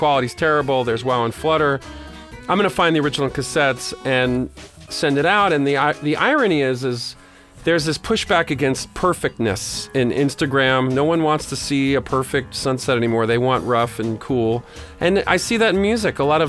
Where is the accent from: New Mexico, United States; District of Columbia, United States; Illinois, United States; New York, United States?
New York, United States; Brooklyn; accent: New York; also born or lived in Westchester / San Francisco; Some of us are New Yorkers. I'm from Brooklyn, and I moved to Westchester, and we spent 10 years in San Francisco, so my accent isn't as strong as you should be